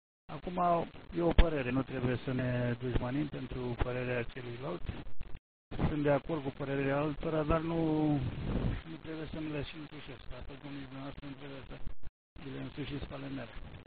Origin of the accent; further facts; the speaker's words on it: Romania; Dar noi suntem români, dacă se poate să plătim.